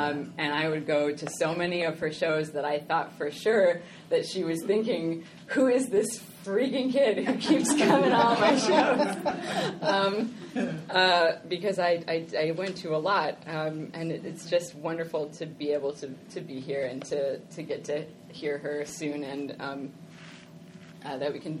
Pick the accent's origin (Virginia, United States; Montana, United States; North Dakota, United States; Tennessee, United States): Virginia, United States; Charlottesville; now in Brooklyn, United States; So I'm from Brooklyn in the sense that I live in an apartment there with my partner who is also from Charlottesville, and I am also from Charlottesville, and I grew up here